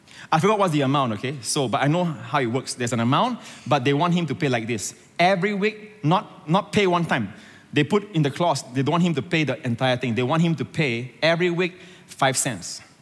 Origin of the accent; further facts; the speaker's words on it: Perak, Malaysia; also born or lived in Singapore; I lived for 8 years of my childhood in Malaysia, in Perak. And last year, I went back to my hometown where I grew up, and I looked for that provision shop.